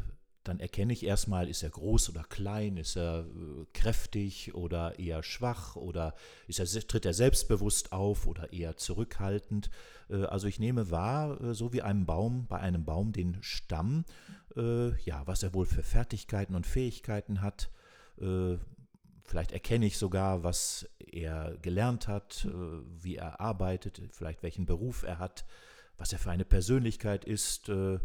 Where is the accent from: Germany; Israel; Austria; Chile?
Germany; Höxter, North Rhine-Westphalia; born there; ich bin in Höxter geboren, ganz in der Nähe